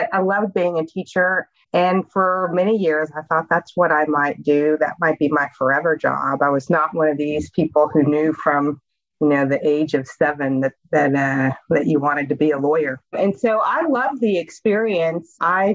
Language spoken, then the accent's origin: English; El Paso, Texas, United States; So I grew up in El Paso, other side of the state from where I practiced law. I grew up in a big family, youngest of five kids.